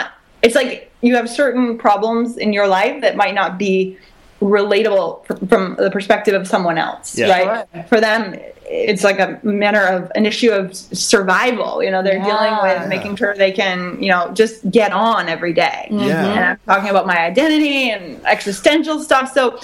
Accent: United States; I mean, as an American, I mean, they tend to have a bit of obsession with American culture

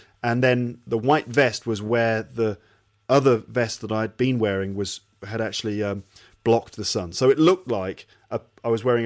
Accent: England, United Kingdom; now in Japan; I'm English. You know, I'm naturally tough

